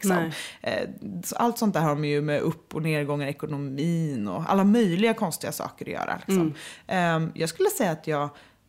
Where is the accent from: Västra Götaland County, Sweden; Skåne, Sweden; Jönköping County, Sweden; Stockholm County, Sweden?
Västra Götaland County, Sweden; Gothenburg; moved away as an adult; Jag känner mig som en söderbärna. Men jag är uppvuxen i Göteborg.